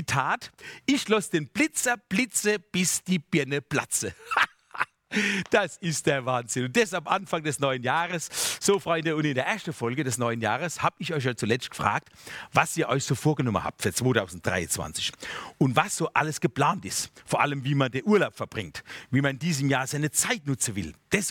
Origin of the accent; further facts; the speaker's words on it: Weinheim, Baden-Württemberg, Germany; Und jetzt kam mir doch tatsächlich meine Heimatstadt, also eine Frau aus der Verwaltung, sagt der Name jetzt nicht, die kam mir zuvor.